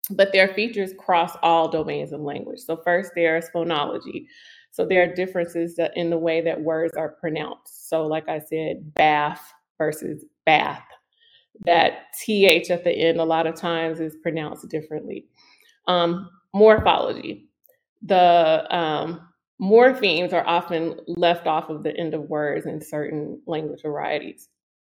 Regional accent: Tennessee, United States; also born or lived in Pembroke Pines, Florida / Tallahassee, Florida / Atlanta, Georgia / California; I am from Tennessee, but I've also lived in just outside of Miami in Pembroke Pines.

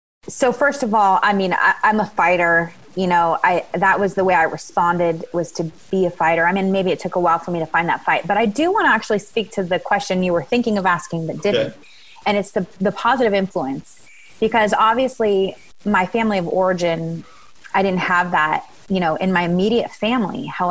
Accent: Venice, California, United States; So I was raised in Venice, California, and in a neighborhood where there was a lot of gang rivalry.

